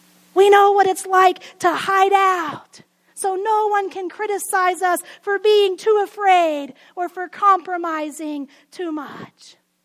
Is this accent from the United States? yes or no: yes; Belfair, Washington, United States; And when I tell people in Seattle I'm from Belfair, they're like, you mean Bellevue? I'm like, no, I know where I live. It's called Belfair. It's not Bellevue.